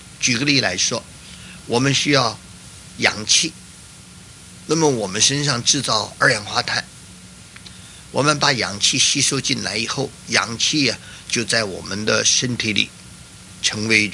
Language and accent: Chinese; China; 比如我们中国人常常说吃什么补什么，这就是一种原理。